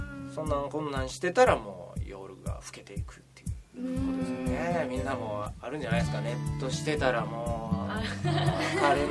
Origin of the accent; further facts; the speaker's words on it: Takarazuka, Hyogo, Japan; たまたまそのうちの地元が僕兵庫県の宝塚なんですけど